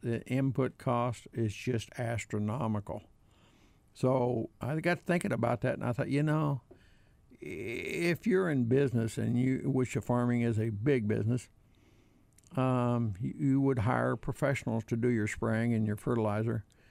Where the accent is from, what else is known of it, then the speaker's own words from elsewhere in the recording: Missouri, United States; I'm from Missouri. You're going to have to show me.